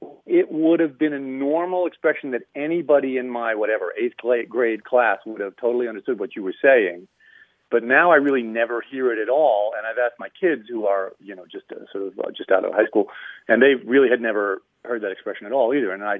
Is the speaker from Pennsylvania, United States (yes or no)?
yes; Erie, Pennsylvania, United States; And it's it goes back to when I was in sort of middle school and high school, and I grew up in Erie, Pennsylvania.